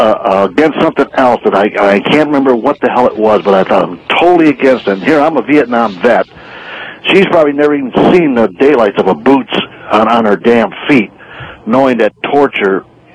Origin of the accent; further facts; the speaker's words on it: Michigan, United States; I'm telling you, I'm from Michigan, and I work the Democratic Party around here